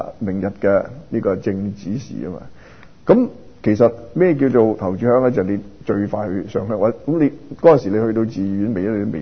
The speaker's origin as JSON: {"language": "Cantonese", "town": "Sha Tin", "region": "New Territories", "country": "Hong Kong", "tie": "born or raised there", "also_born_or_lived": "Macau", "said": "幾十歲人啦，我係沙田人嘅。我自從啊呢、這個呢、這個幾歲大喺澳門學過嚟香港住嘅時候，好細個已經喺沙田一路住到呢、這個十幾廿年，然後先搬咗香港住。"}